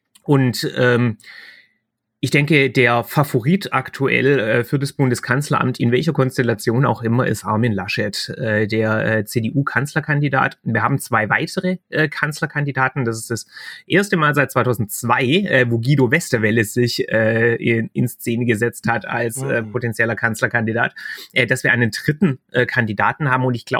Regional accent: Baden-Württemberg, Germany; accent: Swabian; Man hört es vielleicht auch am Akzent. Ich komme aus Baden-Württemberg. Also von daher verzeiht mir bitte den leicht schwäbischen Zungeneinschlag.

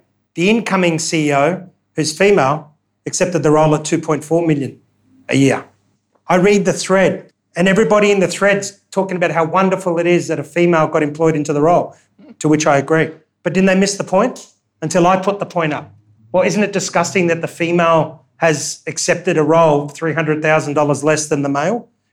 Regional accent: Australia; born there; as a son of migrants, I can share a real quick story. My brother and sister were born in Italy, in Sicily. I was born in Australia.

